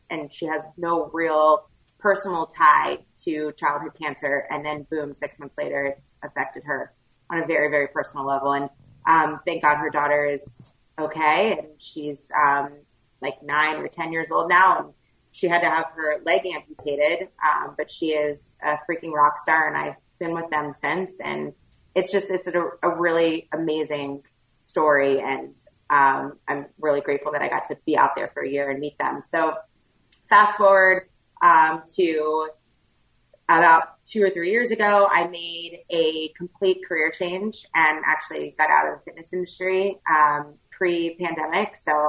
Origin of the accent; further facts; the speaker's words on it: Houston, Texas, United States; now in Florida, United States; No, I am born and raised in Houston, Texas.